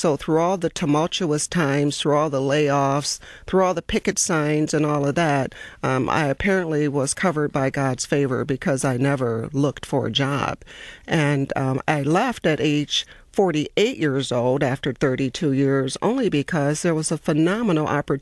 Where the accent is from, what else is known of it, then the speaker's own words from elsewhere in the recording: Highland Park, Michigan, United States; I was born in the Detroit area. Actually, Highland Park is what we refer to, and we know that's just a skip away from Detroit, but I was educated in the Detroit public schools.